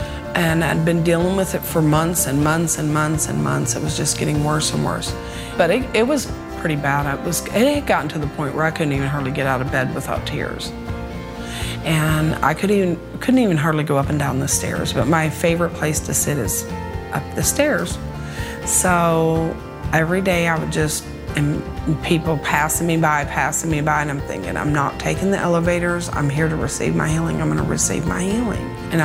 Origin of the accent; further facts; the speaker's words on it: Texas, United States; I am from Kitty Koy, Texas.